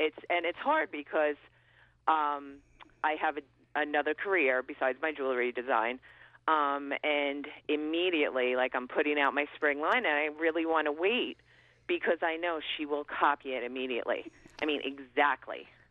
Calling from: New York, United States; Hi, how are you? I'm calling from New York.

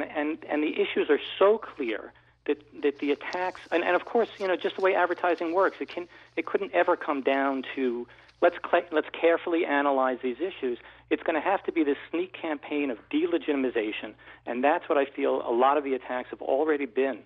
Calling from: Rosendale, New York, United States; So I'm from Rosendale, New York, and I want to shout out to Rosendale.

